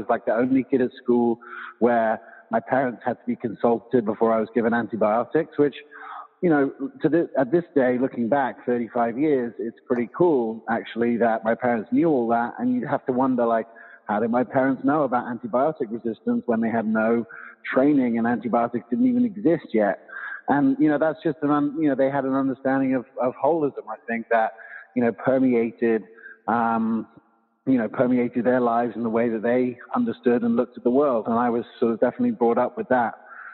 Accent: England, United Kingdom; also born or lived in Loveland, United States / South Africa; And so I was born here, but I grew up in England and South Africa. My dad lives still in South Africa now. And, I went to university all through in England and, but I always had the American passport.

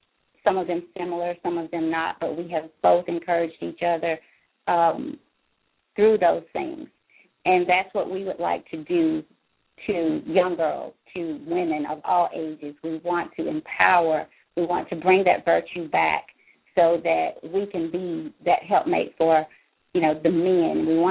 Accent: Valdosta, Georgia, United States; now in Cordova, United States; for me, myself … I am born and raised in Valdosta, Georgia

